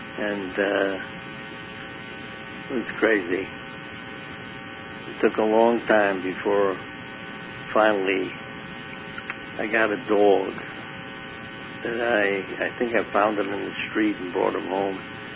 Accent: Brooklyn, New York, United States; And I grew up in Brooklyn, New York.

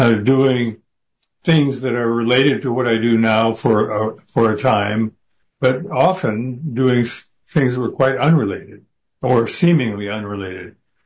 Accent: Nebraska, United States; Well, I grew up in Nebraska.

